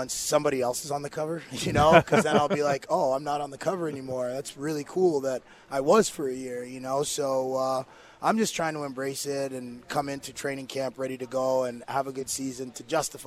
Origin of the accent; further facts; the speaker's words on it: Toronto, Ontario, Canada; But growing up in Toronto, I was able to meet him fairly quick